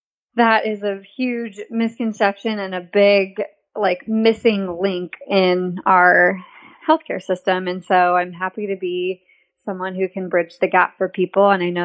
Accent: California, United States; I'm originally from California, but have been in Texas almost as long as I ever lived in California, which is crazy.

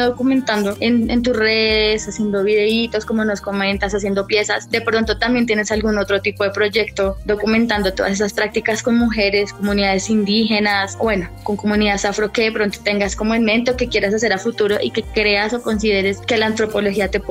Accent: Colombia; como antropólogos, como antropólogas, como colombianos y colombianas

